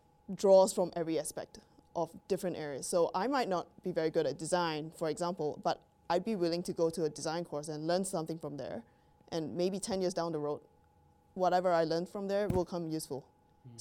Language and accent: English; Singapore; also born or lived in Vancouver, Canada; now in Perth, Australia; I was born in Canada, Vancouver. Okay. But my parents decided I was a bit too far away to move there. So they went back to Singapore. And then about 17 years ago, I came back to Perth. I came to Perth and I've stayed there since.